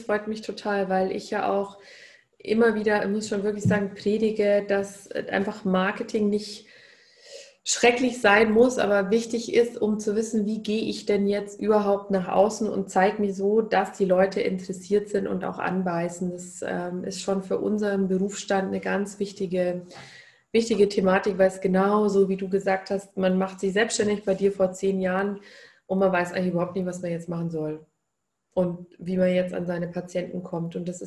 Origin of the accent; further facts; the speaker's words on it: Bavaria, Germany; vielleicht ist es auch eher bei uns in Bayern so oder so sehr bekannt.